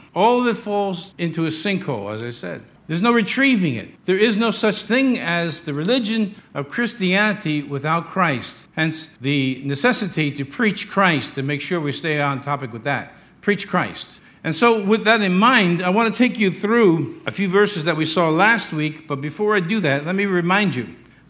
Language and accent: English; Yonkers, New York, United States; born there; I was born in Yonkers.